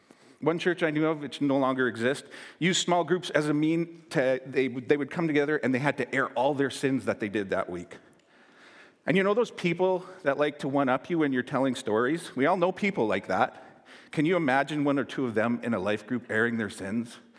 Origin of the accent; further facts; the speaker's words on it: Chilliwack, British Columbia, Canada; So I grew up in Chilliwack farm country, and behind our house was a grazing field for our neighbor's cows.